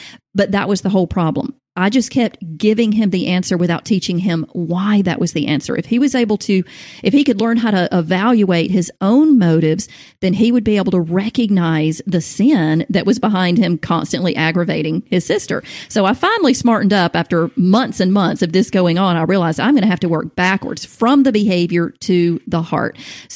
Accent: the South, United States; Now, obviously I'm from the South, so my kids said ma'am and sir.

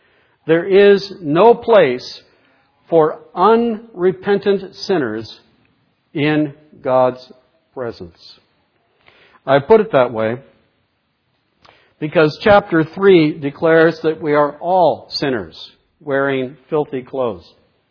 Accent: East Coast, United States; When I was growing up on the East Coast, we'd go to the beach in Massachusetts and in Lynn

